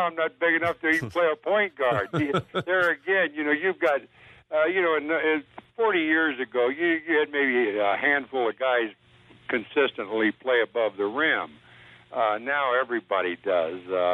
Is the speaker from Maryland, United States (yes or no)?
no; Columbus, Ohio, United States; In Columbus, Ohio.